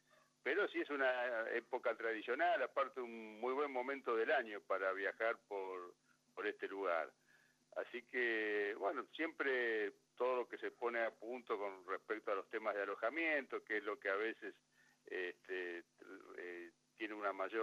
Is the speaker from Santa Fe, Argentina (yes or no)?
yes; Rosario, Santa Fe, Argentina; en realidad soy de Rosario.